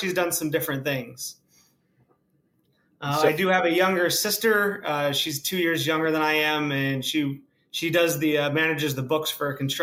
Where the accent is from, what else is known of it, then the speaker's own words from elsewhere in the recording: Cleveland, Ohio, United States; born there; So I was born in Cleveland, Ohio.